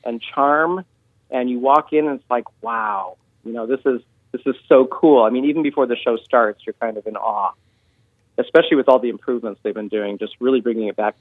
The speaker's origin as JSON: {"language": "English", "town": "South Bend", "region": "Indiana", "country": "United States", "lives_now": "Hobart, United States", "said": "I'm originally from South Bend. I moved over here several years ago. I live in Hobart currently."}